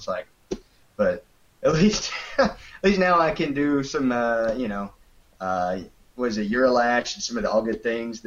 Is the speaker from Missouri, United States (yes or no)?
no; Dallas, Texas, United States; I'm from Dallas, Texas.